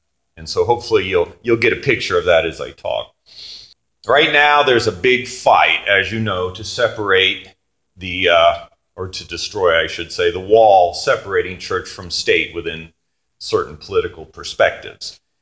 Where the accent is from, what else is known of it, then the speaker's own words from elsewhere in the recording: Tullahoma, Tennessee, United States; In my hometown of Tullahoma, the mayor has a day of prayer